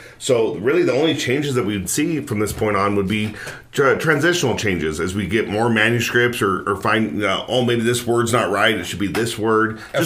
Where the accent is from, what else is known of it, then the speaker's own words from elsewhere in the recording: Utah, United States; And growing up in Utah, where a lot of the things here are named after things in the Bible